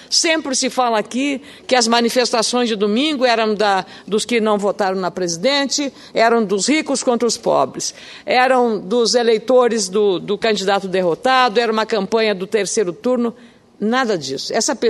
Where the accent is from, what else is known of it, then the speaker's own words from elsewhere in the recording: Rio Grande do Sul, Brazil; Eu sou do Rio Grande do Sul